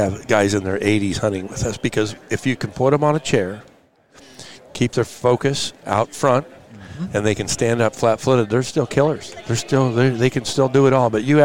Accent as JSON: {"language": "English", "region": "Oregon", "country": "United States", "tie": "born or raised there", "said": "No, sir. Born and raised in Oregon."}